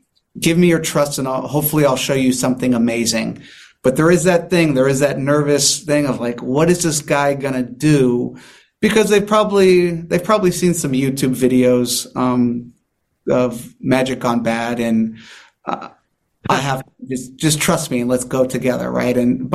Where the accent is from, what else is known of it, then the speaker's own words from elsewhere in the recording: San Diego, California, United States; I'm from here. I'm from San Diego. That's where I'm from.